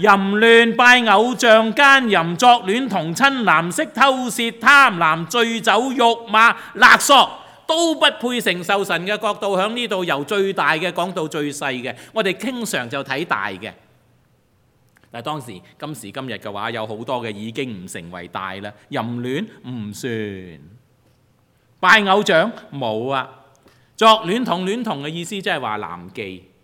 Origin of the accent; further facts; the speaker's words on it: Taishan, Guangdong, China; 还记得我们是台山人